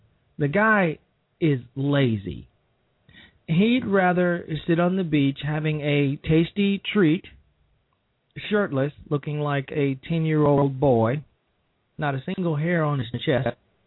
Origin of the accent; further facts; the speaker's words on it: Illinois, United States; Remember, as a state senator in my home state of Illinois, he rarely showed up for votes in the state house.